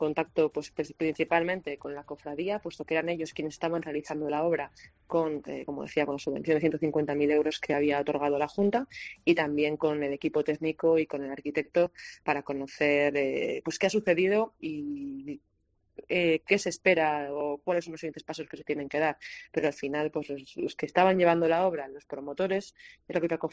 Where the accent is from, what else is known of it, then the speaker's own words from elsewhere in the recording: Valladolid, Castile and León, Spain; estamos todos profundamente afectados, como vallisoletanos y como cargos públicos.